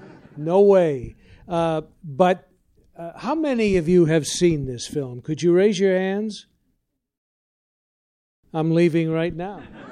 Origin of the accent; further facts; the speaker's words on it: Chicago, Illinois, United States; now in Los Angeles, United States; But I guess I'm from Chicago, so this is like spring to me. But it's pretty warm in L.A. now